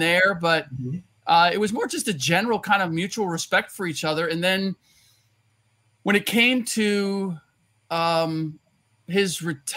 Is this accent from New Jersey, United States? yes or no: no; Cincinnati, Ohio, United States; I'm born and raised in Cincinnati.